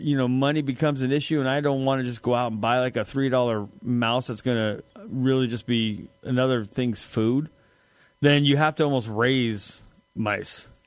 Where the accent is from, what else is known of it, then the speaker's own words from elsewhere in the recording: Northern Canada, Canada; I grew up in Northern Canada. Can't stand the heat.